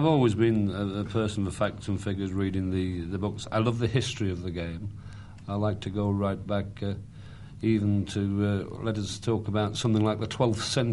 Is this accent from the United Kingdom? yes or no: yes; Yorkshire and the Humber, United Kingdom; And being a Yorkshireman, I suppose you couldn't ask for a better ground to make a debut on.